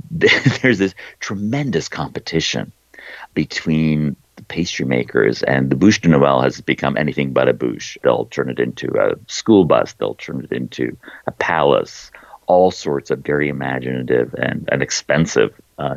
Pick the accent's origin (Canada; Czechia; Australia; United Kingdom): Czechia; English is a second language; So I'm coming from the Czech Republic. For us, various kinds of vanilla crescents are quintessentially Christmassy.